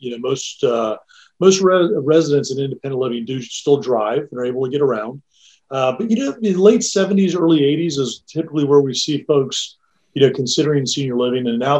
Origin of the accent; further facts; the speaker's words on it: Florida, United States; But yeah, I grew up in Central Florida, went to the University of Florida, and so did my wife. And kind of a local yokel as that applies, you know.